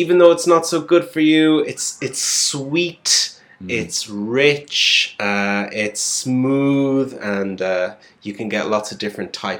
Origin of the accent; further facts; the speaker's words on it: southwest, Ireland; now in Manchester, United Kingdom; I'm from Ireland originally. I come from the southwest of Ireland. I've been living in Manchester for almost 3 years. It will be 3 years in November.